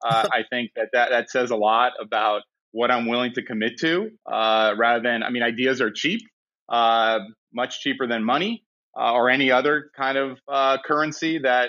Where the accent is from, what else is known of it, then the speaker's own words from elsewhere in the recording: Miami, Florida, United States; I grew up in Miami. I used to plot hurricanes when I was 8 years old coming across the Atlantic in Miami